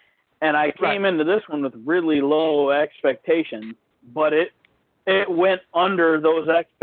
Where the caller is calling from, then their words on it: Toledo, Ohio, United States; I'm from Toledo, Ohio.